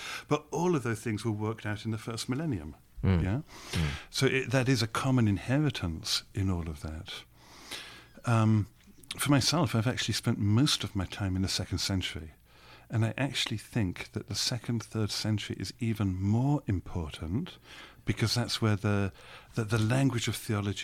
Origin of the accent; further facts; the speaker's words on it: England, United Kingdom; accent: English; moved away as an adult; now in United States; I've been in America for 25 years, and I've kept my accent for one reason